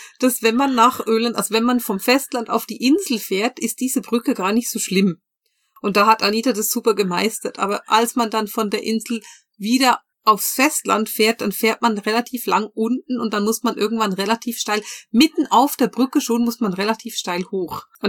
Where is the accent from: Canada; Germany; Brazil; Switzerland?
Switzerland; Bern; Ich bin ja in Bern groß geworden